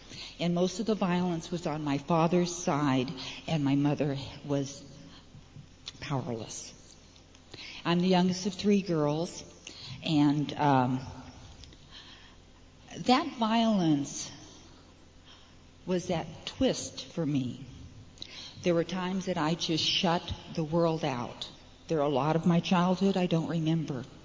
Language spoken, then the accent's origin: English; Surprise, Arizona, United States; I am from Surprise, Arizona, which is about 40 miles west of Phoenix.